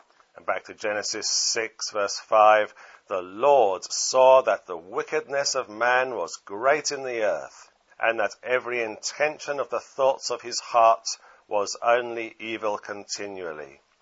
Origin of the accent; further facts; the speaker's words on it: England, United Kingdom; I have to apologize for being an Englishman.